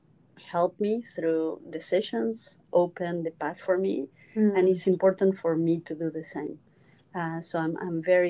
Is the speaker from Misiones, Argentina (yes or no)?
no; Buenos Aires, Argentina; English is a second language; That's how I pronounce my name. I'm from Buenos Aires, Argentina. I'm very proud of my heritage.